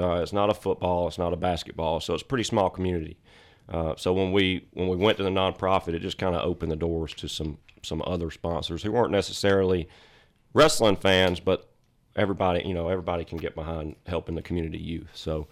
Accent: Bremen, Georgia, United States; I was born and raised in Bremen, Georgia, graduated from Bremen High School

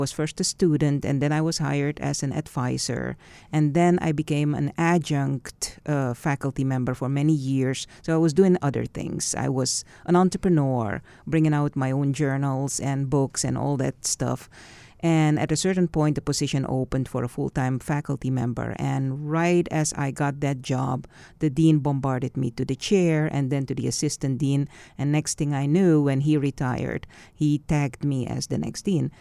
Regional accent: Suriname; I'm originally from Suriname in South America. And it's a very, very small country. It's not an island, as many people think. It's just a very small country.

